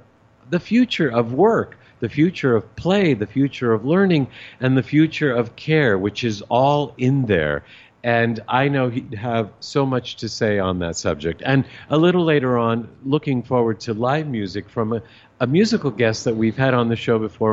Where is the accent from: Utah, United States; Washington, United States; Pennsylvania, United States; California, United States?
California, United States; Monterey; born there; Seriously, I was born in Monterey, California.